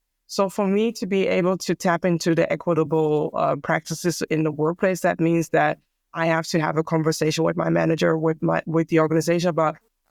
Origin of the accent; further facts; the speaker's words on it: Amsterdam, North Holland, Netherlands; born and raised in Amsterdam. I have Ghanaian roots